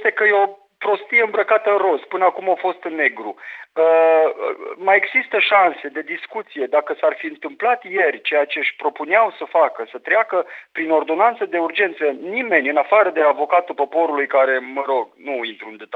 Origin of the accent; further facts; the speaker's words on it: Romania; dar sunt român și asta e, sunt în țara aceasta.